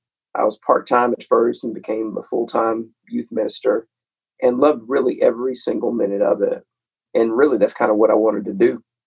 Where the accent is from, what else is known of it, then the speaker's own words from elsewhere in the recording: Decatur, Illinois, United States; now in Atlanta, United States; Born and raised in Decatur, Illinois.